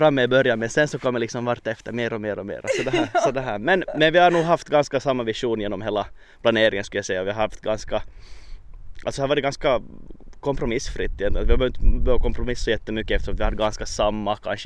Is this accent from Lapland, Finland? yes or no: no; Kronoby, Central Ostrobothnia, Finland; now in Vaasa, Finland; alltså Idas partner, och jag är hemma från Kronoby, men vi bor ju tillsammans i Vasa centrum då.